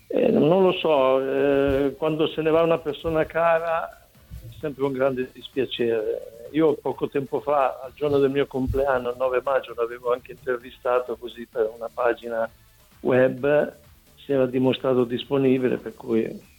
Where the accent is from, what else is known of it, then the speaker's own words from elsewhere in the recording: Friuli-Venezia Giulia, Italy; io non sono un bevitore accanito, sono un friulano arrangiato